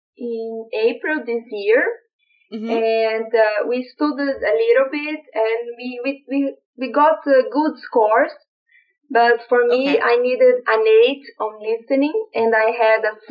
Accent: Brazil; English is a second language; I'm from Brazil.

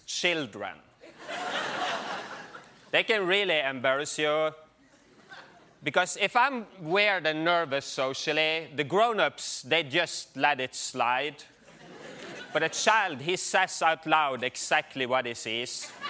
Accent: Norway; English is a second language; I'm from Norway, so it's gonna be a lot of fun. I always ask them to mention I'm Norwegian up top, or else people doubt I'm a real person. because nobody speaks English this way. I don't even know why I sound like this myself.

